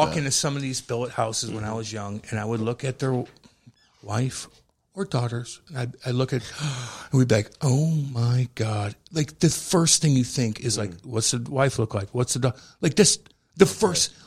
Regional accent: Eureka, Missouri, United States; Look, I finally got attention. I'm from Eureka, Missouri.

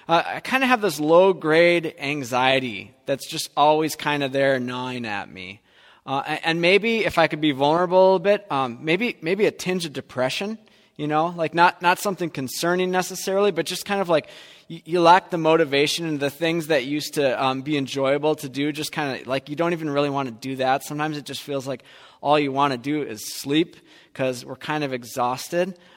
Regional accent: United States; I'm an American. Give it to me right now.

